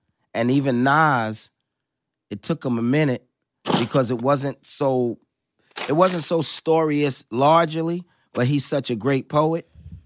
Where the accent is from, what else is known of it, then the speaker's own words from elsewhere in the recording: New York, United States; Like, you're talking to, you know, and I'm a New Yorker, but I'm beating him up.